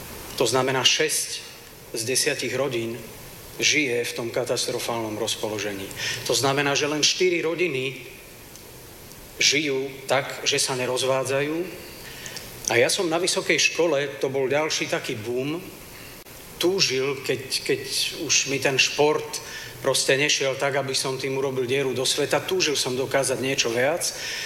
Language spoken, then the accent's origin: Slovak; Vranov nad Topľou, Prešov Region, Slovakia; Pochádzam z Vranova nad Topľou, čo logicky vyplýva, že mám viac rokov ako 25 a konkrétne 43.